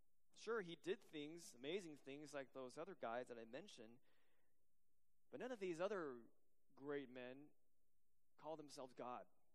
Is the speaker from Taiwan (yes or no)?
yes; Taipei, Taiwan; first language Chinese; English is a second language; now in United States; I grew up in Taiwan. As a kid growing up in Taiwan, I love to read.